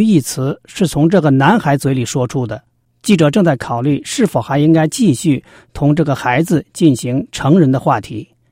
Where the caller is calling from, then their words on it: United States; 我是从美国打来的电话